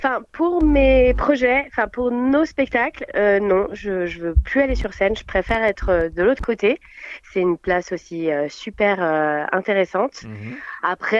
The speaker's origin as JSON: {"language": "French", "town": "Saint-Étienne", "region": "Auvergne-Rhône-Alpes", "country": "France", "said": "je suis stéphanoise. Je suis allée à Lyon pour le conservatoire de Lyon en classique, oui, exactement. Et voilà, mais je ne suis pas une vraie lyonnaise quand même."}